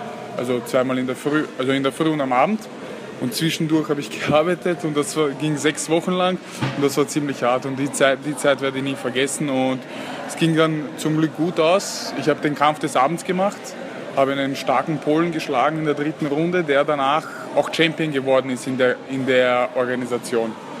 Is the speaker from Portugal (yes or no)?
no; Vienna, Austria; born there; bin 25 Jahre alt, geboren in Wien, gebürtig aus Serbien, also die Eltern.